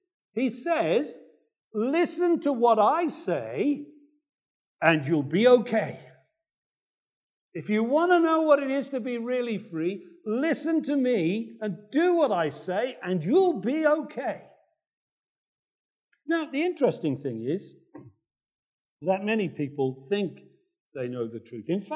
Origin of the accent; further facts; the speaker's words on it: United Kingdom; There's a lot about him that's nice, as we British people say.